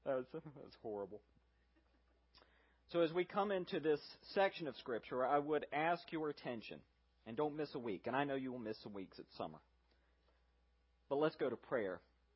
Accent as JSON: {"language": "English", "region": "the South", "country": "United States", "said": "speaking as a Southerner"}